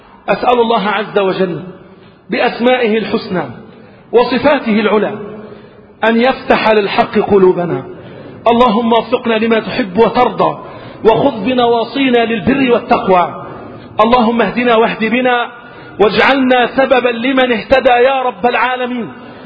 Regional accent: Egypt; وعن بلاد الإسلام عامة، وعن بلدنا مصر خاصة يا رب العالمين.

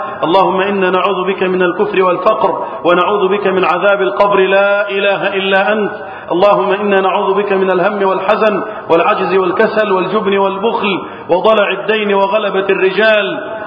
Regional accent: Egypt; اللهم احفظ بلدنا مصر وسائر بلاد المسلمين من الفتن.

